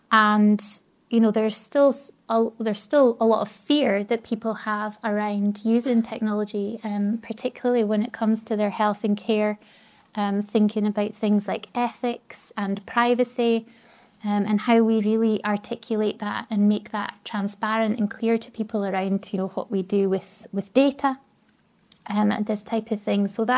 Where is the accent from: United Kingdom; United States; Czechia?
United Kingdom; Elgin, Scotland; I'm actually from Elgin, in the northeast of Scotland. I'm 5'7".